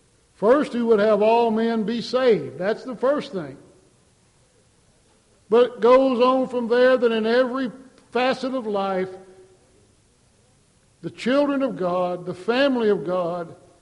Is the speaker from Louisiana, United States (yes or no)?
yes; Shreveport, Louisiana, United States; born there; I'd say I was born in Shreveport, Louisiana.